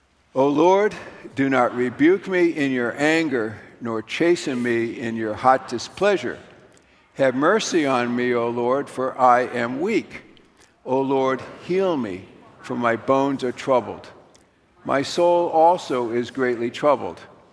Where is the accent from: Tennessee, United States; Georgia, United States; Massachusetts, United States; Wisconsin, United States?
Massachusetts, United States; Melrose; As I probably told you too many times, I grew up in Massachusetts. That still hasn't changed. And that one of the curious things about growing up in Massachusetts is all my friends were Roman Catholic.